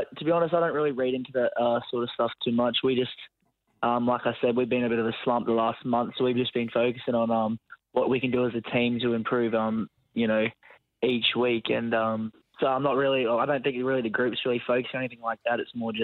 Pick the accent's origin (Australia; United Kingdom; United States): Australia; Brisbane, Queensland; Growing up in Brisbane, it was definitely, you know